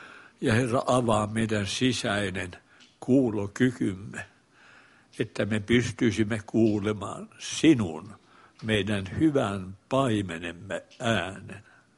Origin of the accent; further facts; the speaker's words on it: Joensuu, North Karelia, Finland; Olen syntynyt Pohjois-Karjalassa Joensuun kaupungissa perheeseen, jossa jo ennestään oli 8 lasta.